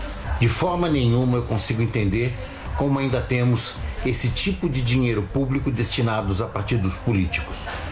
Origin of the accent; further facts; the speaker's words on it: São Paulo, Brazil; sou de São Paulo, muito obrigado.